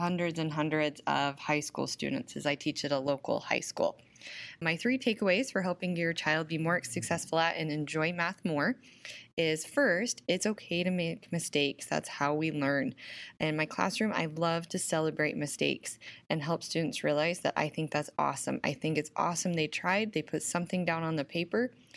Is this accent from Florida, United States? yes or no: no; South Weber, Utah, United States; I'm from South Weber, Utah